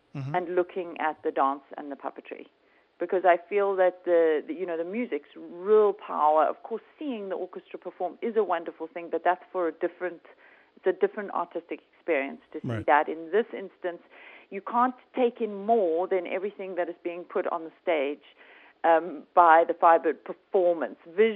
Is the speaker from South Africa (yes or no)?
yes; South Africa; being South African and living in today's world